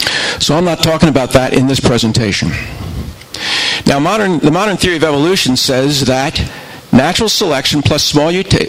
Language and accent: English; Philadelphia, Pennsylvania, United States; and I am from Philadelphia.